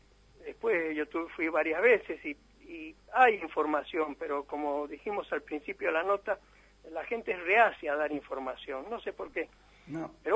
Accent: Argentina; En absoluto, yo soy argentino, de los 5 años que estoy acá.

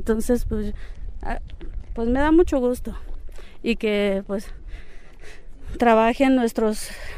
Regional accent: San Andrés Guamiata, Mexico; Soy de aquí, de San Andrés, Guamiata.

